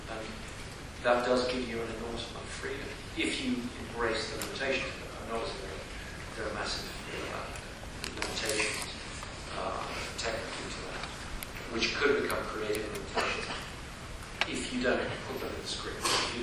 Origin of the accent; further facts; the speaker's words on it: England, United Kingdom; also born or lived in United States; I mean, made the film in England, and I'm half English, half American